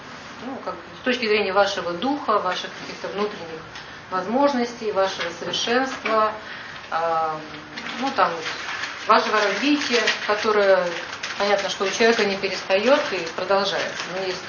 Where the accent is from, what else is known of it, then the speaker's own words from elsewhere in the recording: Moscow Oblast, Russia; Приехала я из Подмосковья.